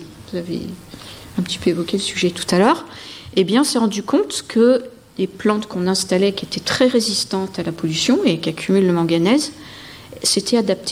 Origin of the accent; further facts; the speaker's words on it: France; on arrivait en tant que Français.